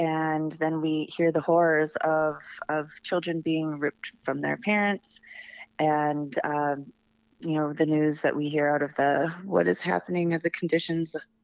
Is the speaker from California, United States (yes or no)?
no; Merrill, Wisconsin, United States; First and foremost is I'm from Wisconsin. … who was born and raised in Merrill, Wisconsin, which is part of the 7th CD, too.